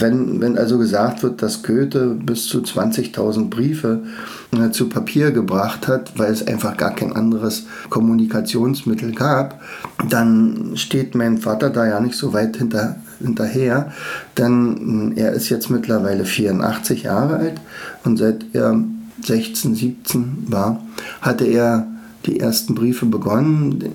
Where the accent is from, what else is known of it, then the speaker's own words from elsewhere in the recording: East Germany, Germany; wir kommen ja aus der DDR